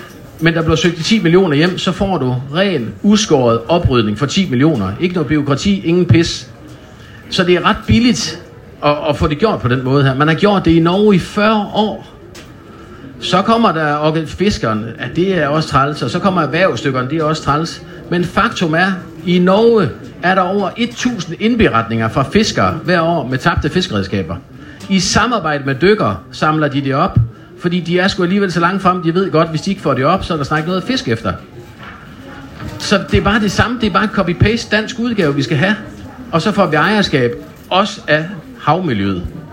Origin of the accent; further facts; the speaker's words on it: West Jutland, Denmark; der vil jeg godt tage æren som vestjyde for